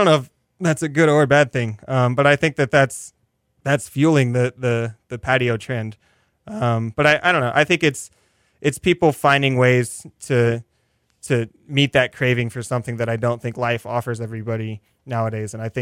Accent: Northeast, United States; We're going to play this because I'm from the Northeast.

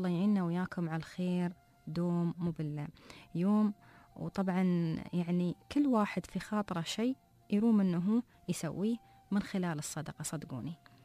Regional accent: United Arab Emirates; accent: Emirati; بلهجتنا ورمستنا المحلية الإماراتية

